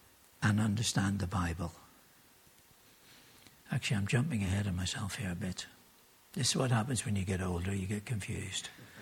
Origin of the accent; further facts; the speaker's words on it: Northern Ireland, United Kingdom; Not many years ago, where I grew up in Northern Ireland, it was considered wrong